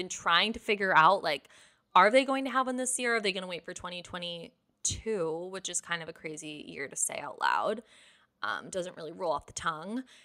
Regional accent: Detroit, Michigan, United States; But, so I'm from Michigan, obviously, if you don't know that. I'm from Detroit, and I went to visit my friend in Dallas.

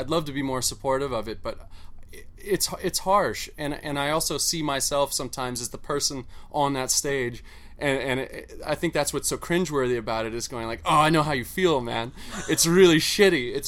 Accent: Torrance, California, United States; I'm from L.A., Torrance, California.

